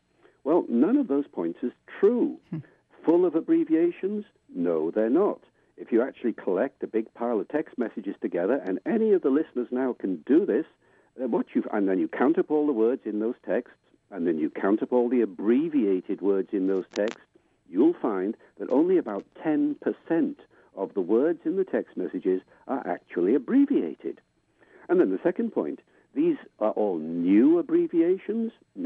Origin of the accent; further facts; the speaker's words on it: Wales, United Kingdom; I grew up with Welsh as a second language when I grew up in Wales here once upon a time.